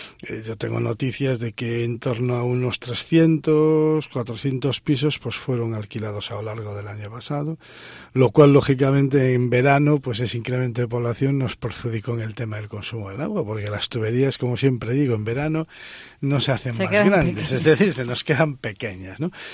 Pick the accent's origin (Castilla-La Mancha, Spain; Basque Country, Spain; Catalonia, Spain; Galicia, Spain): Galicia, Spain; Yo quiero lo mejor para Galicia y quiero lo mejor para mi pueblo.